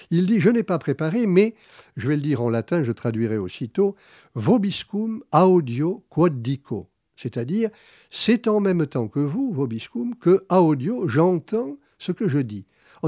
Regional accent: Bordeaux, Nouvelle-Aquitaine, France; accent: Bordeaux; je suis bordelais moi aussi

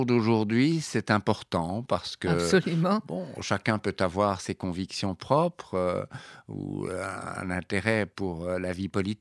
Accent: Belgium; born there; Vous savez qu'en Belgique, qui est mon pays natal, il y a parfois des tensions entre les communautés, le nord, le sud du pays.

